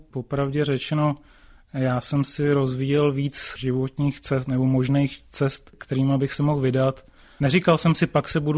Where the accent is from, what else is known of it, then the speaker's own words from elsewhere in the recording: Prague, Czechia; Tam ten můj pocit, že můžu dělat cokoliv, tak byl určitě díky tomu, že jsem z Prahy.